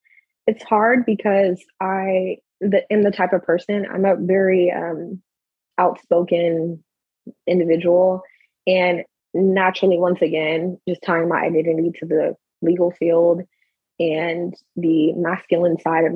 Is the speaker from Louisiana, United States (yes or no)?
no; Texas, United States; now in Alaska, United States; I was born and raised in Texas.